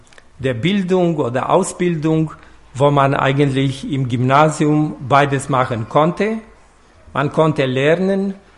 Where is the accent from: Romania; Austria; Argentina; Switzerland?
Romania; Bucharest; German is a second language; Ich bin in Bukarest geboren.